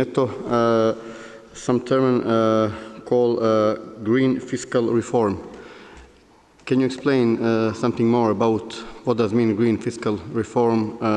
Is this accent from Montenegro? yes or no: yes; Montenegro; I'm coming from Montenegro.